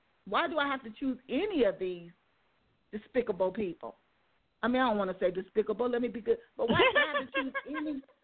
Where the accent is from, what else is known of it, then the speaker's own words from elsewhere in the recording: United States; Like you said, I live in America. I'm an American.